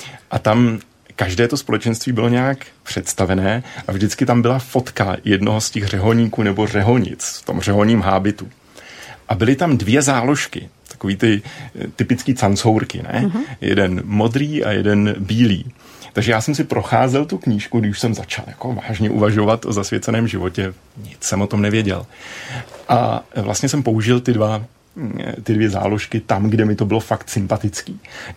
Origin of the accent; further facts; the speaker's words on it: Příbram, Central Bohemian Region, Czechia; já jsem s Příbrami ze Svatý hory, takže to se nabízalo sám o sobě